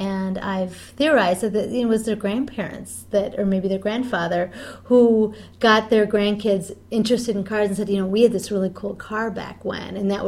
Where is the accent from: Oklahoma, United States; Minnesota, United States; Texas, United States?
Minnesota, United States; St. Paul; Growing up in St. Paul, I saw the car culture a lot, and I too was annoyed by the traffic jams, especially anything around the State Fair area.